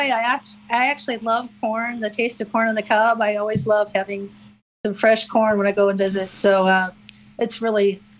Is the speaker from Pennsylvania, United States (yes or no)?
no; Nebraska, United States; I'm a native Nebraskan. I'm from Nebraska.